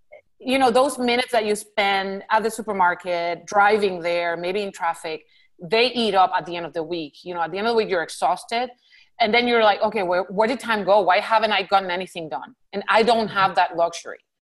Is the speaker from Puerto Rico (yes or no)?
yes; Puerto Rico; moved away as an adult; now in United States; I was born and raised in Puerto Rico. I did my medical school back in Puerto Rico, and I came here after I graduated in 2002. I actually married in Puerto Rico. My husband's also Puerto Rican.